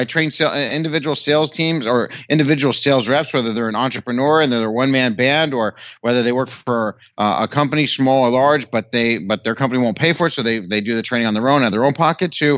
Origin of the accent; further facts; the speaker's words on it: White Plains, New York, United States; also born or lived in Arizona / Ohio; I'm originally from upstate New York, I'm originally from New York, you know, the White Plains area.